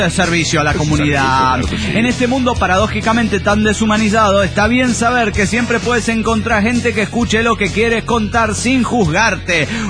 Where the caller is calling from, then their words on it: Ecatepec, State of Mexico, Mexico; de Catepunk, México.